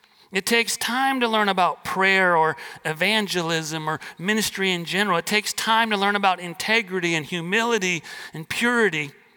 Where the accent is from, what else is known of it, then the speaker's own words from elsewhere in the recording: Wisconsin, United States; also born or lived in Washington, D.C.; Even though I played sports in high school in Washington, D.C., I was born in Wisconsin. I grew up in a little town there. We were in a farm community